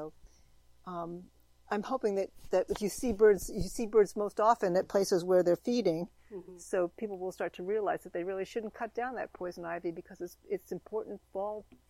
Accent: Claverack, New York, United States; Oh, no, when I was a kid growing up in Claverick in the Hudson Valley.

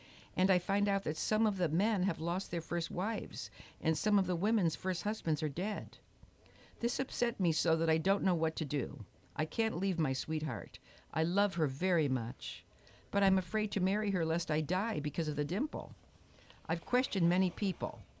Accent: Transylvania, Romania; But we're from Dracula country. There was lots of that stuff.

